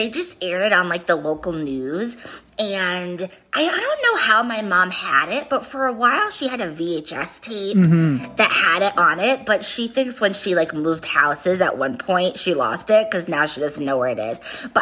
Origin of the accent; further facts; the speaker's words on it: Rhode Island, United States; I am from Rhode Island